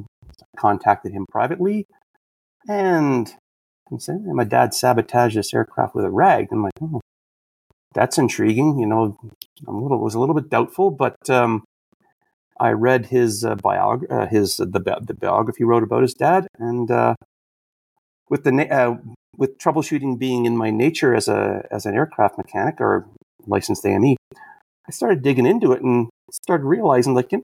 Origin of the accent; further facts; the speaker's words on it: Châteauguay, Quebec, Canada; Well, I grew up in Montreal, so Châteauguay specifically